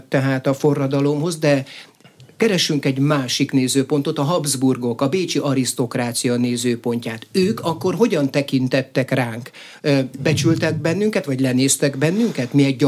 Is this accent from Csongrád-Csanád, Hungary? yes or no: yes; Hódmezővásárhely, Csongrád-Csanád, Hungary; born there; Ahol én születtem, Hódmezővásárhelyen, ott van egy okos mondás